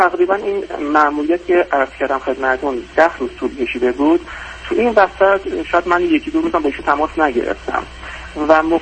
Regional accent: Shiraz, Fars, Iran; چون من اهل شیراز هستم گفتم من احتمالاً برگردم به شیراز

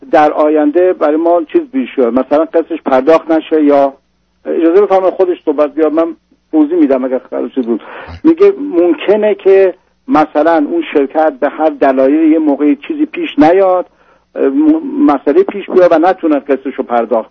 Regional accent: Iran; moved away; ما حدود 30 سال پیش از ایران اومدیم بدون اینکه هیچی داشته باشیم

